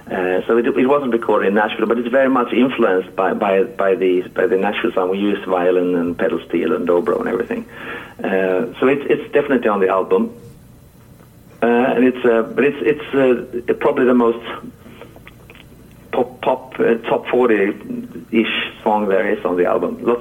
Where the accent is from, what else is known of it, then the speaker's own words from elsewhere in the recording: Halmstad, Halland County, Sweden; English is a second language; we have my hometown, Halmstad, where I am at the moment. It's a small town. It's about 80,000 people living here.